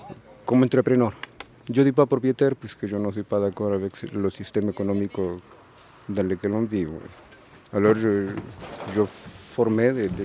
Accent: El Salvador; French is a second language; Je suis originaire de Salvador, dans l'Amérique centrale. Et je ne suis pas immigrant économique. Je suis immigrant politique.

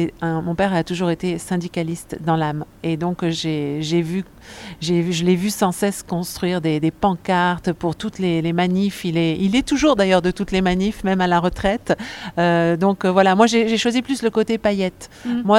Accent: Thionville, Grand Est, France; born there; En fait, je suis née à Thionville, en Moselle, parce que mon père travaillait à ArcelorMittal.

